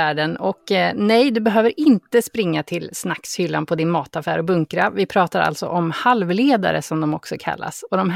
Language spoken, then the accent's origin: Swedish; Karlskoga, Örebro County, Sweden; vi hade en i Karlskoga, där jag kommer ifrån.